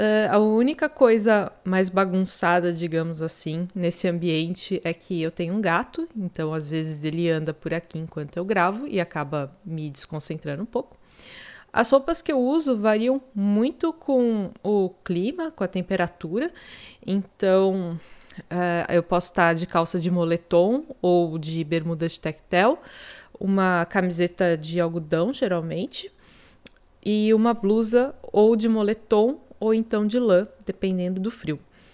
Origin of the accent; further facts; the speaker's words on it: São Paulo, Brazil; now in Florianópolis, Brazil; eu sou do município de São Paulo, nasci lá, mas hoje eu moro em Florianópolis, em Santa Catarina. A cor da minha pele é branca